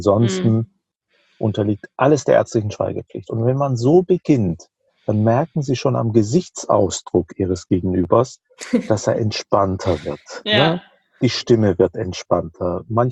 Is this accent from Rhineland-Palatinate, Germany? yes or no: yes; Rhineland-Palatinate, Germany; In der Pfalz, wo ich herkomme, ist selten was anderes